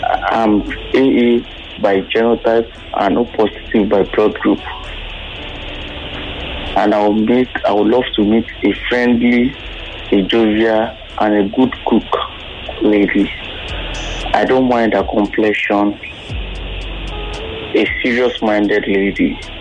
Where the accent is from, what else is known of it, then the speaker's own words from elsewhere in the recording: Sagamu, Ogun, Nigeria; I'm from Ogun State, Sagamu.